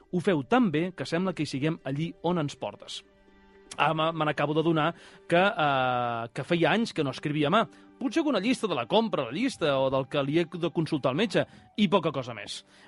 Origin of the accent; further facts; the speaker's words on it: Barcelona, Catalonia, Spain; tinc 70 anys, que vaig fer el Dia de Reis, sóc i visc a Poble Sec, estic jubilada i faig coses... perquè sóc catalana.